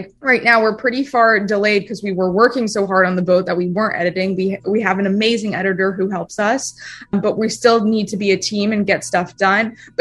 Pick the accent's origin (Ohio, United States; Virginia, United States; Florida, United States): Florida, United States; Jupiter; And that's like the lighthouse in my hometown